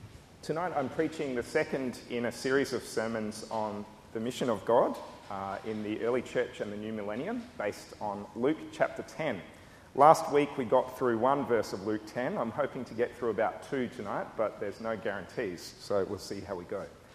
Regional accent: Horsham, Victoria, Australia; Now, I'm a Wimmera boy. I grew up near Horsham

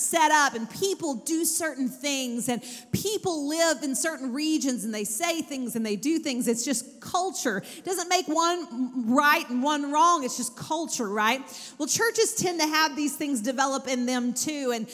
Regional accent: Texas, United States; now in Owensboro, United States; So I came from Texas. I'm not from Owensboro originally. In fact, I didn't even know how to say the word right.

